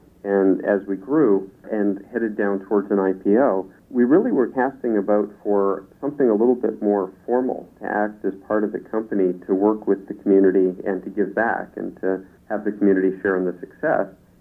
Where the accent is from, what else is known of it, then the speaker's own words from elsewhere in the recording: Toronto, Ontario, Canada; also born or lived in Montreal; I grew up half in Montreal, half in Toronto.